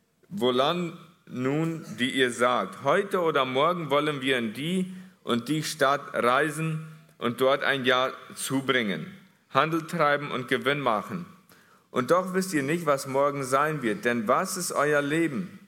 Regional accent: Bolivia; German is a second language; weil wir wollen, wo damit diese Frühstall bei uns in Bolivia, viele von den sind von dort hier, vielleicht sogar der Halft, weiß ich nicht.

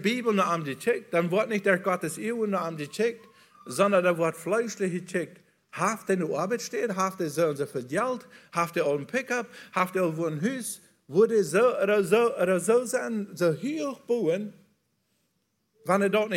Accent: Bolivia; German is a second language; ein Football zu haben, bei uns in Bolivien, ein Soccer zu haben

